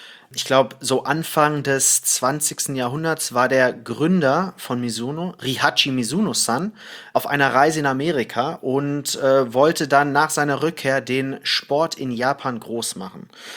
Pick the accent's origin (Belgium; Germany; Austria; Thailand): Thailand; Naja, ich bin ja im Ausland aufgewachsen, in Thailand